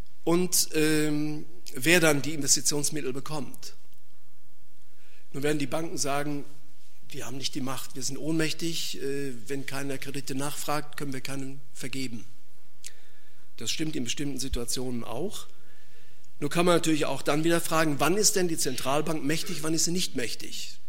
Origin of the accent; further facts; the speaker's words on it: North Rhine-Westphalia, Germany; Ich komme aus dem Ruhrgebiet